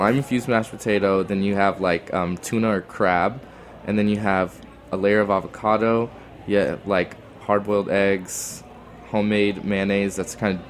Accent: Dallas, Texas, United States; I grew up like every kid listening to like indie rock and like a lot of, I'm from Dallas, so a lot of rap and a lot of things that I like really sought out.

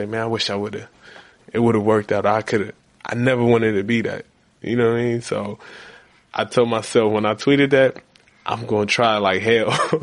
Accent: Compton, California, United States; I'm going to just go to Compton High. I'm from Compton. It's walking distance from my home.

